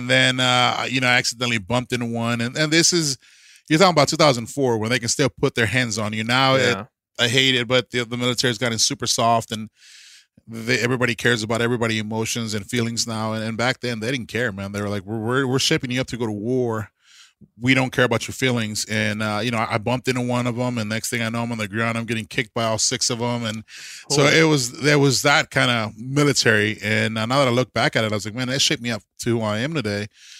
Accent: Texas, United States; Football became life for me, you know, as any Texan, man.

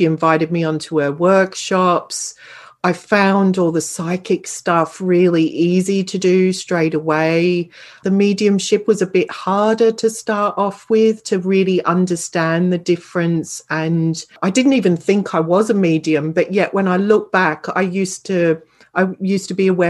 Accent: Australia; You can probably tell from my accent. I know you know I'm from Australia originally

